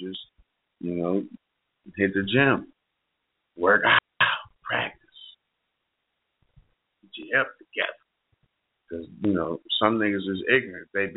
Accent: Cleveland, Ohio, United States; but go Cavs, what can I say? I'm from Cleveland.

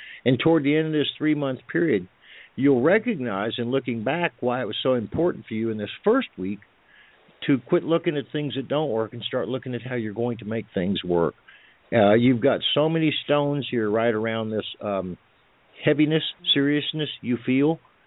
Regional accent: the South, United States; accent: southern; Excuse my southern accent.

